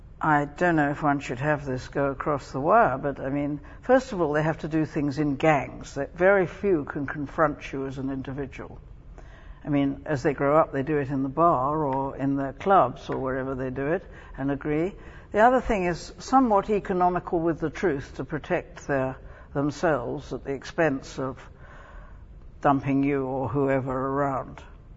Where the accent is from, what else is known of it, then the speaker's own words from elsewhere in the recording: London, United Kingdom; Well, I'm a Londoner. I was born in Kensington, London, and went to school there. And then the war came. I'm a war child, and we were sent off, and I went off to a boys' school